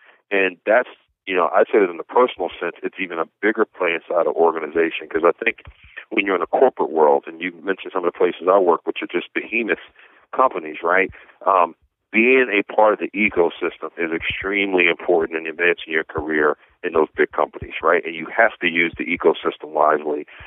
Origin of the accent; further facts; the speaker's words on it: Philadelphia, Pennsylvania, United States; you know, I'm from Philadelphia originally.